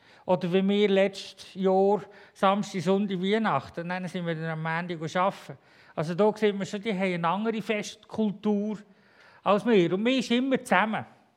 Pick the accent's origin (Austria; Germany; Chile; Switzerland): Switzerland; Auch als Schweizer darf man sich im Fall freuen.